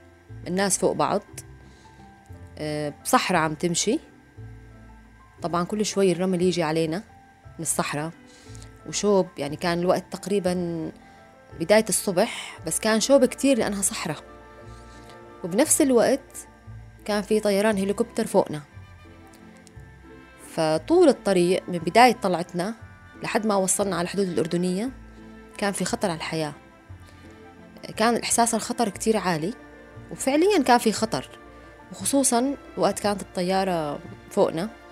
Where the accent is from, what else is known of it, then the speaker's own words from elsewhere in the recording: Daraa, Daraa Governorate, Syria; moved away; لما طلعنا من سوريا، من درعا بالتحديد، كان وقتها الوضع ببلدي المسافرة متأزم